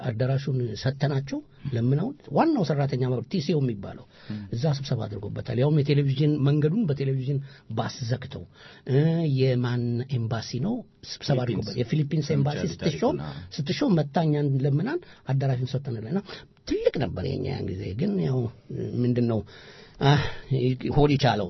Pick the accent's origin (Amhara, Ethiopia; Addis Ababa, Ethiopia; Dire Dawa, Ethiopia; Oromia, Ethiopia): Amhara, Ethiopia; አቦ ወሎዬ ስለሆንኩኝ በዘሬ